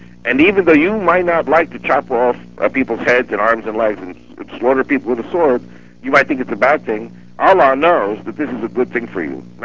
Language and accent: English; United States; I grew up in the United States, and I grew up with two myths